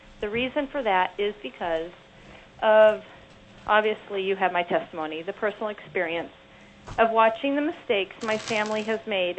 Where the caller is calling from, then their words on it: Nenana, Alaska, United States; I'm calling from Nanana.